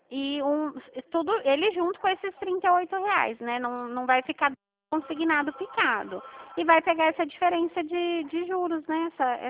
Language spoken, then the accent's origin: Portuguese; Dracena, São Paulo, Brazil; Eu sou de Dracena.